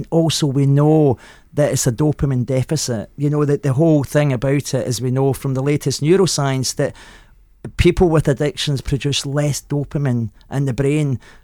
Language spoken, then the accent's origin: English; Glasgow, Scotland, United Kingdom; So I grew up in Glasgow in the 60s.